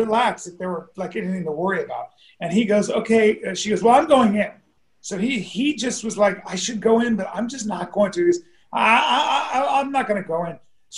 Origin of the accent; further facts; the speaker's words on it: Australia; I'm really from Australia.